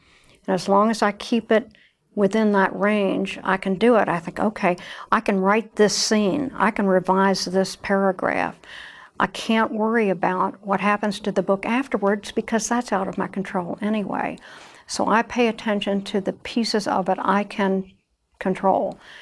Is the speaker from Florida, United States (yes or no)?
no; Louisville, Kentucky, United States; born there; I was born in Louisville, Kentucky.